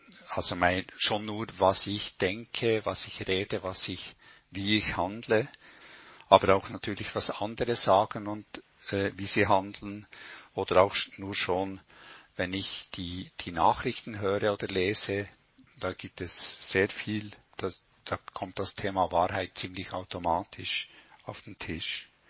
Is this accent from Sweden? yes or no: yes; Sweden; ich bin in Schweden aufgewachsen, ich habe Freunde dort, die ich besuchen möchte